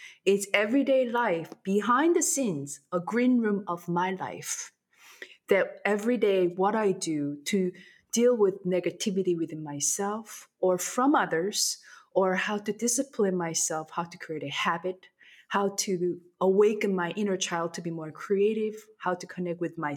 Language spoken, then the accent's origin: English; South Korea; first language Korean; English is a second language; And the Korean version is came out after the English version, which is ridiculous because my native language is Korean.